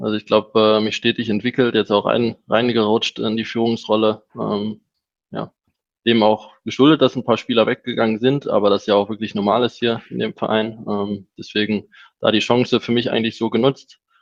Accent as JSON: {"language": "German", "country": "Germany", "tie": "born or raised there", "said": "Ich bin ja aufgewachsen in Deutschland."}